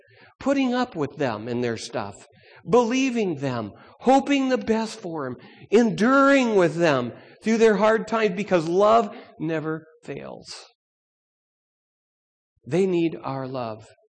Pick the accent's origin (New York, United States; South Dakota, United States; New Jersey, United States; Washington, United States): Washington, United States; Seattle; Now, I'm from Seattle area, and up north there's a few different islands